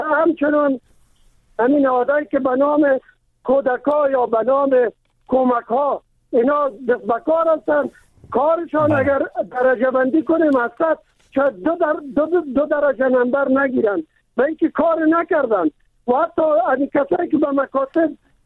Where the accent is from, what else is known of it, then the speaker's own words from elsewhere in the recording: Kabul, Afghanistan; چون من خودم از کابل هستم